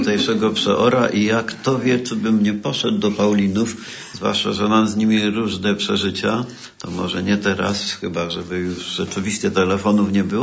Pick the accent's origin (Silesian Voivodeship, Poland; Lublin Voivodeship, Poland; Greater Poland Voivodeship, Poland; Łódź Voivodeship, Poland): Silesian Voivodeship, Poland; Ja pochodzę z Górnego Śląska, więc wiadomo, że tamto miejsce znam.